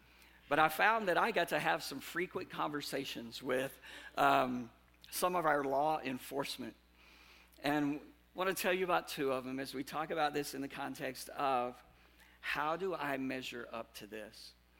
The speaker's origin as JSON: {"language": "English", "town": "Dallas", "region": "Texas", "country": "United States", "tie": "born or raised there", "said": "I grew up in Dallas, Texas, and learned to drive in Dallas, Texas."}